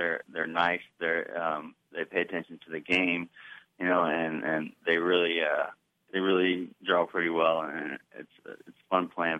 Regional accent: Tuscola, Illinois, United States; born or raised there; also born or lived in Urbana, Illinois

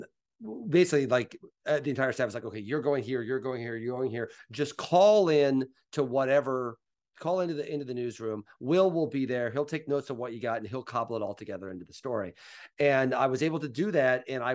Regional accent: Mattoon, Illinois, United States; I grew up in Mattoon, Illinois, about an hour south of Champaign, grew up watching every Illini basketball game.

